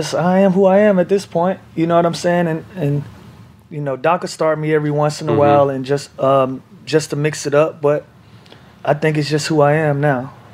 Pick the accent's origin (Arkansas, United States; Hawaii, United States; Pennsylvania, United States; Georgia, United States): Georgia, United States; Atlanta; I was playing in my hometown, Atlanta, tore my ACL